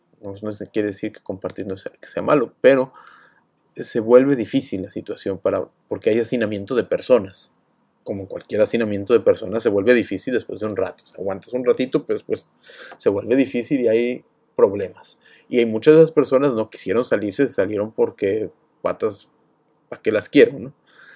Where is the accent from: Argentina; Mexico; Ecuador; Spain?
Mexico; moved away as an adult; teníamos que sacar visas siendo mexicanos